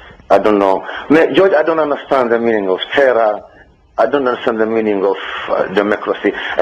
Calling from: Saudi Arabia; English is a second language; I'm calling from Saudi.

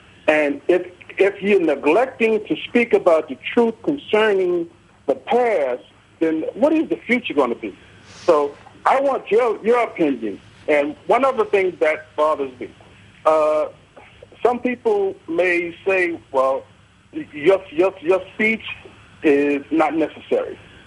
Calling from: Mount Vernon, New York, United States; Yes, George, I'm calling from Mount Vernon, New York.

